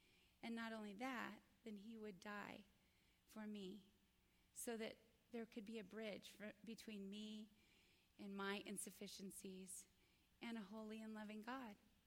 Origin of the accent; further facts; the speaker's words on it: Boise, Idaho, United States; And in my high school years, a wonderful young couple moved to my hometown of Boise, Idaho.